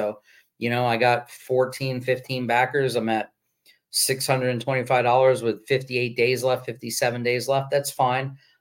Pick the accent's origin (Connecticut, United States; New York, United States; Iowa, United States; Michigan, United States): New York, United States; Staten Island; I'm from Staten Island. I'm from Staten Island originally.